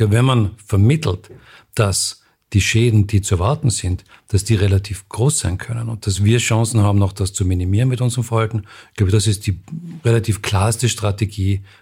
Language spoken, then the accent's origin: German; Austria; obwohl die Wetterbedingungen dort viel ungünstiger sind als bei uns in Österreich.